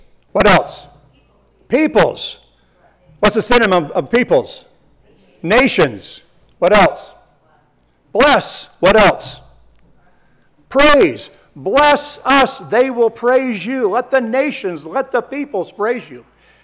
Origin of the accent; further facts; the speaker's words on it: Illinois, United States; And growing up in Illinois, all you think about is corn fields.